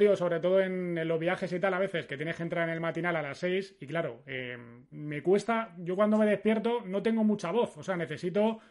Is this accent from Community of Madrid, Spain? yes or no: no; León, Castile and León, Spain; irme a Vitoria o a León, que es mi tierra